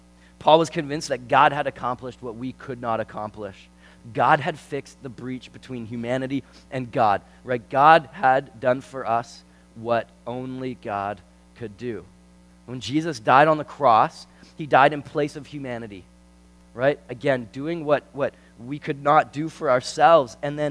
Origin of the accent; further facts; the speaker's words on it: Canada; sometimes as Christians and as Canadian Christians, I think we get doubly hit.